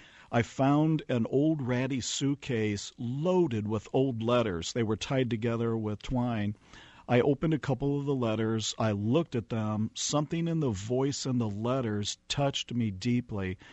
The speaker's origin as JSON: {"language": "English", "town": "St. Louis", "region": "Missouri", "country": "United States", "tie": "born or raised there", "said": "I grew up in St. Louis, so I was interested in the history that the letters might have inside them."}